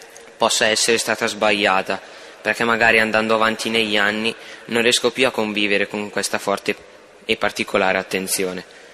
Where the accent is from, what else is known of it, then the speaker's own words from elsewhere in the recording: Boltiere, Lombardy, Italy; vengo da Boltiere e ho un fratello con me